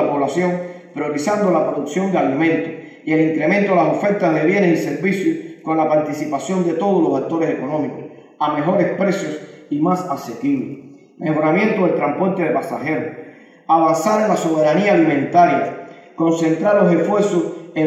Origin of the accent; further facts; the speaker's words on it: Cuba; Ante la responsabilidad que nos asiste como cubanos, como generación y por el cargo que asumimos